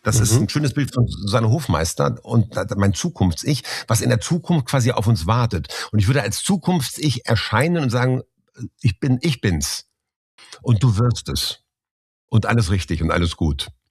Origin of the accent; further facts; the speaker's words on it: Hanover, Lower Saxony, Germany; Ich bin ja aus Hannover hier, ne? Bin ja Hannoveraner auch.